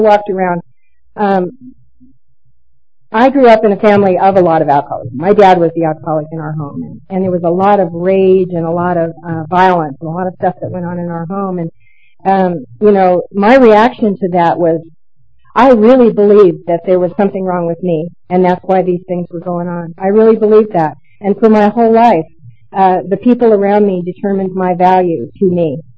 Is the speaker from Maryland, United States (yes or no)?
no; Billings, Montana, United States; Particularly, I grew up in Billings, and I did a lot of drinking up in Red Lodge in a little ski resort town